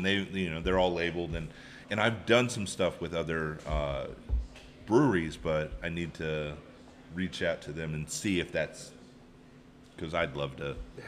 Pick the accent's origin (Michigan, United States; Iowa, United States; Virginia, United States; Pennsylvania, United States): Virginia, United States; I grew up in Virginia.